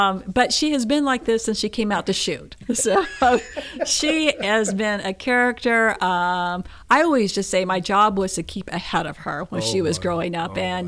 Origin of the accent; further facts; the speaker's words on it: Eureka, California, United States; Yeah, I grew up in Eureka, California, which it's raining and having earthquakes right now, but I grew up in Eureka, California, then went to school in Hillsburg, wine country.